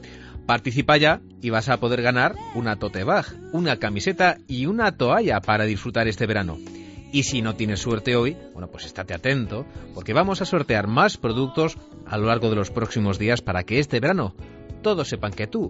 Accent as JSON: {"language": "Spanish", "region": "Canary Islands", "country": "Spain", "said": "somos todos los canarios que disfrutamos de nuestras islas durante las vacaciones"}